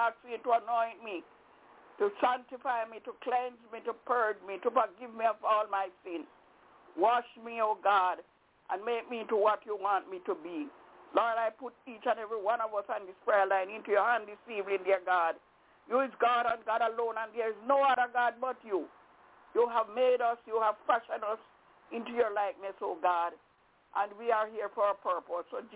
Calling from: Albany, New York, United States; I'm calling from Albany, New York.

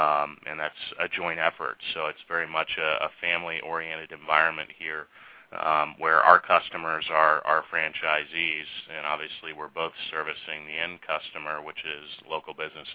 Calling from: Largo, Florida, United States; We're in Largo, Florida.

